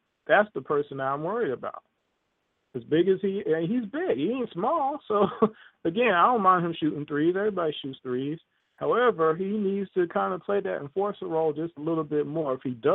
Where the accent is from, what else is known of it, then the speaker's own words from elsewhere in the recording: Queens, New York, United States; born there; I can get some Knicks fans on. I was born in Queens.